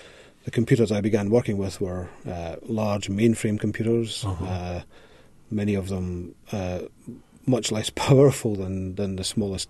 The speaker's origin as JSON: {"language": "English", "town": "Greenock", "region": "Scotland", "country": "United Kingdom", "tie": "born or raised there", "said": "I was. Yeah, in a town called Greenock. It's about 25 miles west of Glasgow on the River Clyde."}